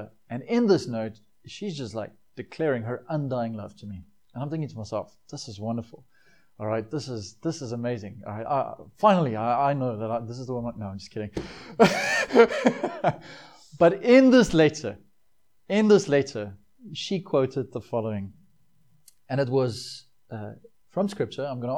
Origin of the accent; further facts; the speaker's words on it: South Africa; I'm South African, right? Even though my accent doesn't always agree to that. I'm coming up in a no man's land with my accent.